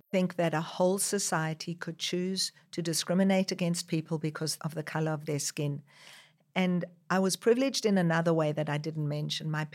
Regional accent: South Africa; born there; moved away; also born or lived in Israel / Australia; So I was born in South Africa, but I spent many years living in Israel and then many years living in Australia. So when I go back to South Africa, people think I'm an Australian.

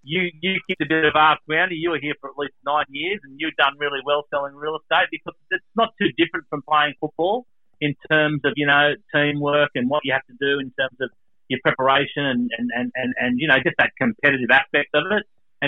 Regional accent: Maroubra, New South Wales, Australia; also born or lived in East Botany; Mate, I was born in Maroubra. Lived there for the first 12 years of my life, and then Mum and Dad decided to buy a house in East Botany. I reluctantly moved, but yeah, lived in Pagewood, East Botany all my life. I'm a Maroubra boy, and I love this area.

